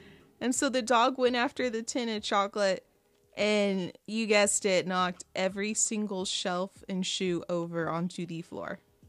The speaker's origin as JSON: {"language": "English", "region": "Texas", "country": "United States", "said": "So some people are used to that. I'm not. We're from Texas."}